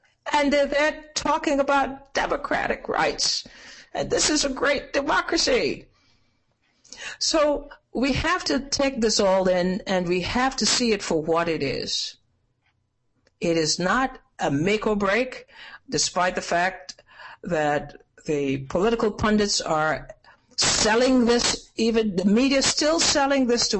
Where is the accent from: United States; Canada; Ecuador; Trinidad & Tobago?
Trinidad & Tobago; born there; Now, I was born in Trinidad, a little speck of dust in the Caribbean Sea.